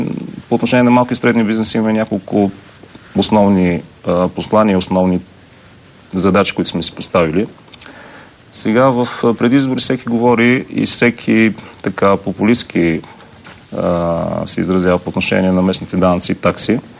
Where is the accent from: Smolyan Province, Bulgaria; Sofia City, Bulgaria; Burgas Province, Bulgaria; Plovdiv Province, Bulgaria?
Plovdiv Province, Bulgaria; Plovdiv; Аз съм потомствен пловдивчанин. Прадядо ми рода в Пловдив започва от тогава, така че изключително добре познавам града, изключително добре познавам неговите традиции, неговите възможности.